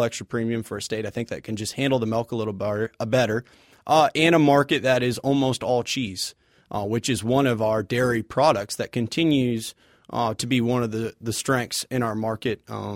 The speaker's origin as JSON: {"language": "English", "region": "Michigan", "country": "United States", "tie": "born or raised there", "said": "So I grew up northern Michigan, a couple hours north of Grand Rapids, hour south of Traverse City for those who like to vacation that way."}